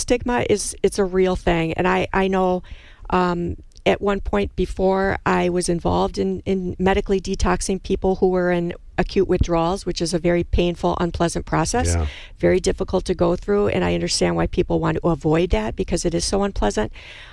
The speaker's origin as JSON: {"language": "English", "town": "Milwaukee", "region": "Wisconsin", "country": "United States", "tie": "born or raised there", "said": "Well, actually, I'm not from the area. I grew up and was born and raised in Milwaukee."}